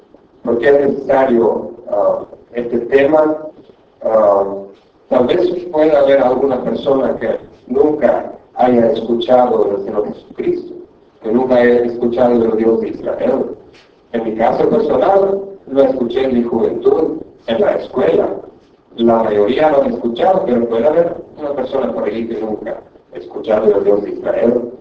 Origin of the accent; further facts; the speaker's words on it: Belgium; moved away as an adult; soy de Bélgica, tengo 11 años ya de estar en este país